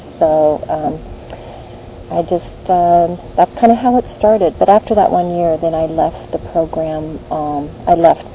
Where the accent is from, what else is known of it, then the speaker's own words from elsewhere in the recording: Portland, Oregon, United States; born there; I was born in Portland, Oregon, in 1953, April 12th.